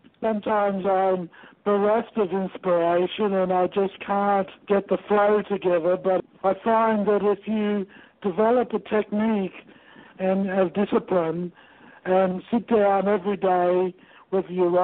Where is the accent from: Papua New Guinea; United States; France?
Papua New Guinea; Growing up in Papua New Guinea was a wonderful experience. My family and I lived there for about 7 or 8 years. We lived there during the progress to independence from Australia.